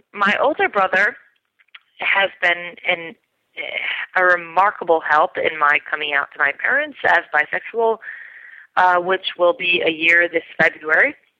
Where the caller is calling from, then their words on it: Brooklyn, New York, United States; I'm calling you from Brooklyn, New York. I am a 26-year-old bisexual female.